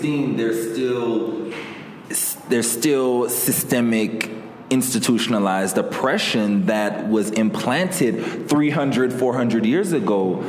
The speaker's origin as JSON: {"language": "English", "town": "New Orleans", "region": "Louisiana", "country": "United States", "tie": "born or raised there", "said": "specifically to my hometown, my heart, my soul, New Orleans, Louisiana."}